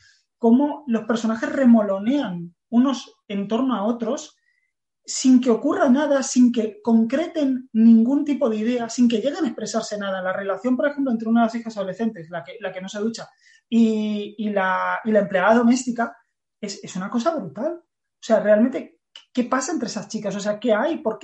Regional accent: Argentina; Yo soy argentino

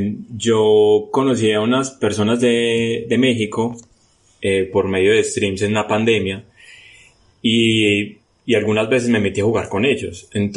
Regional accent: Medellín, Antioquia, Colombia; Pues para el que no sepa, soy de Medellín. Se metían otros paisas

